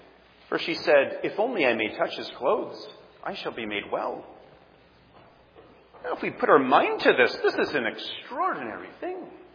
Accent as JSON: {"language": "English", "country": "Canada", "said": "I'm a Canadian."}